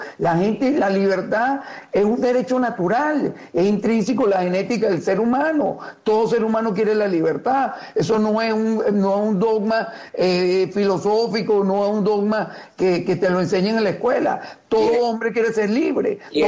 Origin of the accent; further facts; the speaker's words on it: Venezuela; En el caso de Venezuela, que lo puedo hablar porque soy venezolano y lo viví en pleno